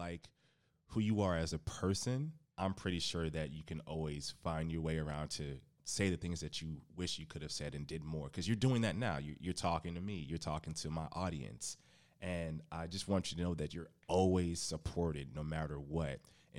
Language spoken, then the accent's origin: English; Florida, United States; You know, I'm in my little bubble, you know, I'm from Florida.